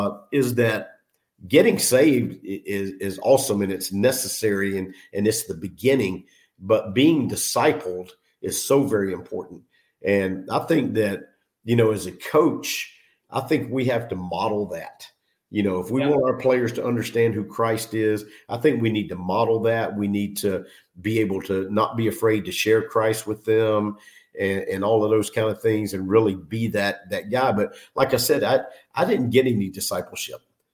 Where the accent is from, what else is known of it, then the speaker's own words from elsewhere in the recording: Concord, North Carolina, United States; So my mom moved back to North Carolina. I'm from Concord, North Carolina.